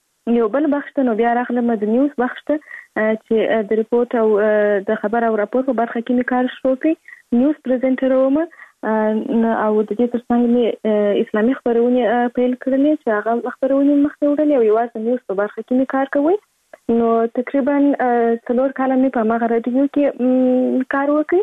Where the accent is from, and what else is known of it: Kandahar, Afghanistan; born there